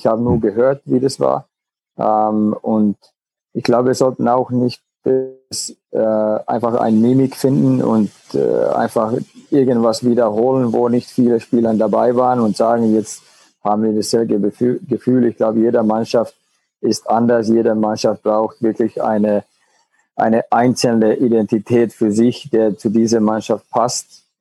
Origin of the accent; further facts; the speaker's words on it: Finland; Und das war oft die Rede auch in Finnland, wo ich noch gespielt habe oder ja, von wo ich herkomme